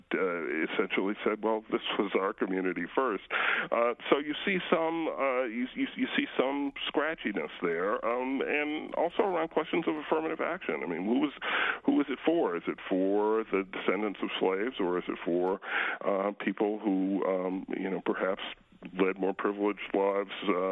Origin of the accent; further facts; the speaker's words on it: the South, United States; And I grew up in the South, where black people all lived in a black neighborhood, not necessarily by choice